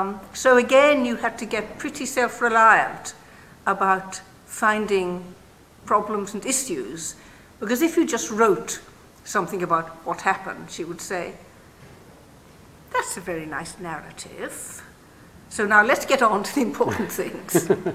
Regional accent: Northern Ireland, United Kingdom; I came from Northern Ireland.

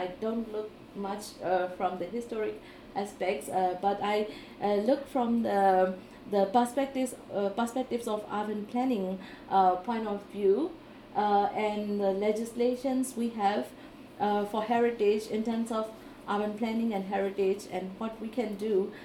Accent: Yangon, Yangon Region, Myanmar; I was born in Yangon, and my childhood memories are around the downtown Yangon because my high school is a former St. John Convent and now called La Gadu. It's in the heart of downtown Yangon

